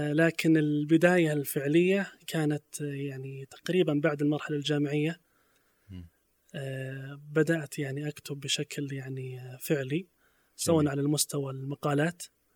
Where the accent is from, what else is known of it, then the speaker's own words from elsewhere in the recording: Saudi Arabia; سواء في الداخل عندنا في السعودية أو في الخارج